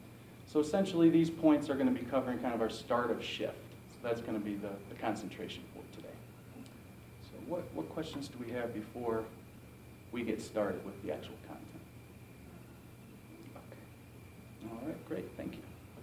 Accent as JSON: {"language": "English", "town": "Detroit", "region": "Michigan", "country": "United States", "said": "a little background about me, I come from the Detroit area."}